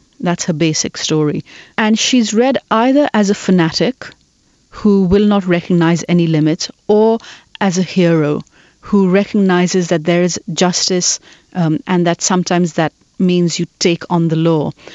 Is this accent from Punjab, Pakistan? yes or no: no; Karachi, Sindh, Pakistan; when I was growing up in Karachi, we didn't have, you know, you didn't have internet access